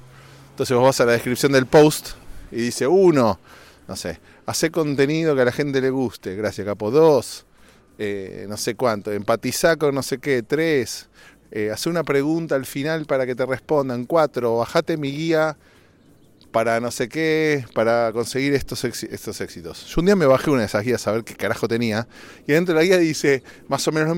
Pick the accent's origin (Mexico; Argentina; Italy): Argentina; now in United States; en Argentina, mi país de origen, mi ex país, porque yo soy American.